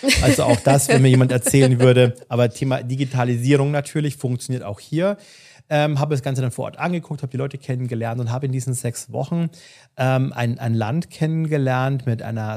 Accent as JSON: {"language": "German", "region": "Bavaria", "country": "Germany", "said": "ich komme ja aus Bayern"}